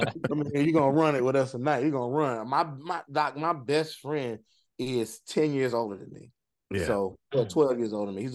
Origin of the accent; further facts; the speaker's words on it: the Carolinas, United States; When I was growing up in North and South Carolina at the time, it wasn't a real situation.